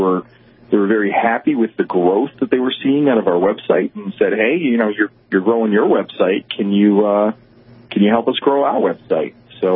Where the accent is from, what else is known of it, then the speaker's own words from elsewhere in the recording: New York, United States; I grew up in New York, and shooting was just not a part of my life.